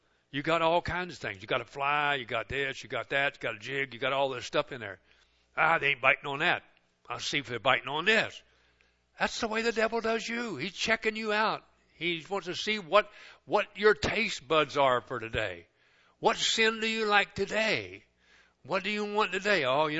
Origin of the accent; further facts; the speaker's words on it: Kentucky, United States; I started going to a Baptist church down where I grew up in Kentucky, the back of state.